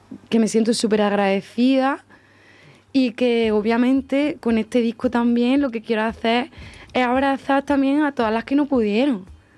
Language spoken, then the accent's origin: Spanish; Villanueva de la Reina, Andalusia, Spain; born there; Aunque tiene otras dificultades nacer en un pueblo, pero agradezco también mucho donde nací, en Villanueva de la Reina